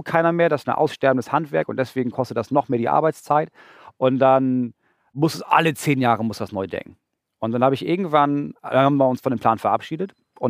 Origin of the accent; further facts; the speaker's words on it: Schleswig-Holstein, Germany; ich aufgewachsen bin in Kleinbackau bei Kiel in so einem uralten Dreiständerhaus mit so einem riesigen Reetdach. Und deswegen war, wir sind da weggezogen, als ich 3 war.